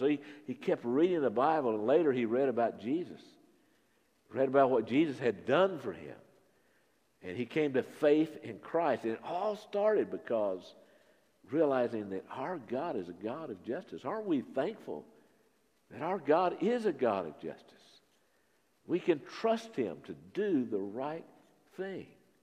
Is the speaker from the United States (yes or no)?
no; India; That's what I've experienced all these years in the village that I grew up in India.